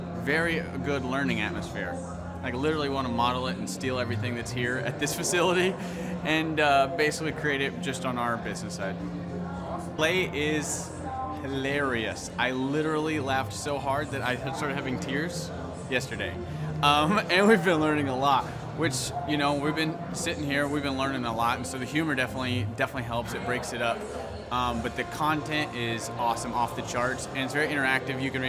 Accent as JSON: {"language": "English", "town": "Tulsa", "region": "Oklahoma", "country": "United States", "tie": "born or raised there", "said": "I'm originally from Tulsa, born and raised here."}